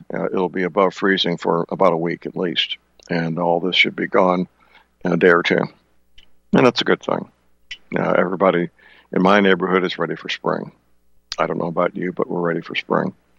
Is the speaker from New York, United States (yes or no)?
no; Missouri, United States; He's from my home state of Missouri.